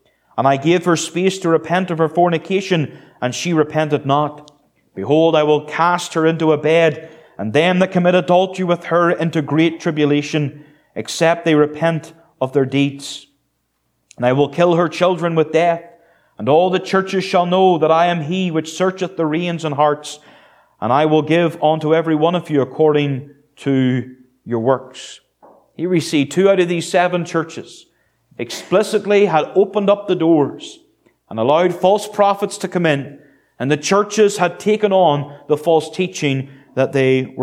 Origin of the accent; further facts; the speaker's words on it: Northern Ireland, United Kingdom; Growing up in Northern Ireland